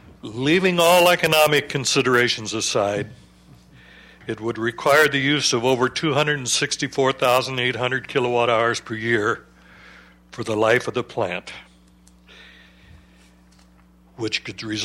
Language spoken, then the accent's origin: English; Morro Bay, California, United States; I'm from Morro Bay.